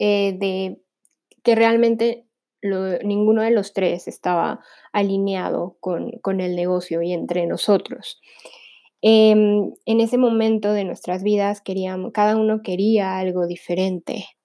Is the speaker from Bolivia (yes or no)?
no; Pachuca, Hidalgo, Mexico; Yo soy de Pachuca.